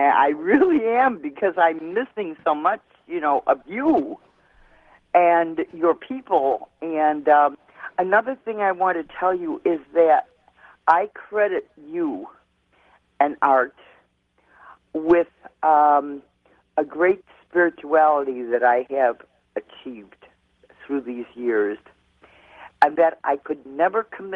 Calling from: Glendale Heights, Illinois, United States; I'm calling from Glendale Heights, Illinois.

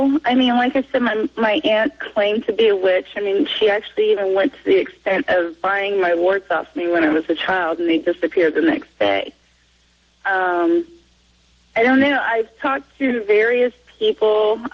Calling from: Cincinnati, Ohio, United States; Cincinnati, Ohio.

